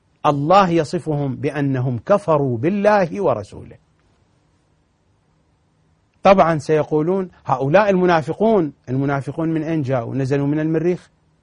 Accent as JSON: {"language": "Arabic", "country": "Iraq", "accent": "Iraqi", "said": "بالضبط في لهجتنا العراقية مثل ما واحد يخاطب الثاني يقول له دعتك"}